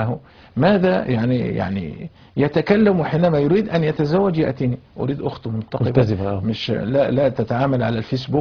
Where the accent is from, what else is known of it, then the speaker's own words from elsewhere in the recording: Egypt; والآن عندنا في مصر القائمة 1.5 مليون و600 ألف وكذا